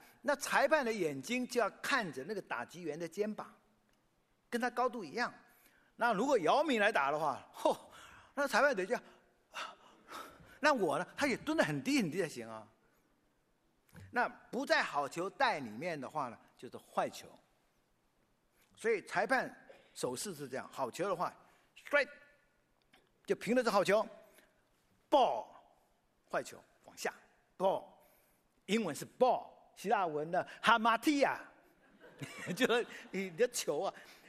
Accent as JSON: {"language": "Chinese", "country": "China", "said": "我们中国人都是这样"}